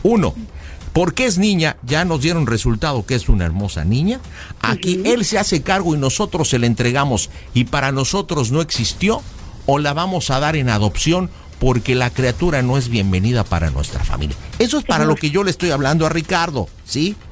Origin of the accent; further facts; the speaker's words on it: Toluca, State of Mexico, Mexico; nosotros somos una familia de Toluca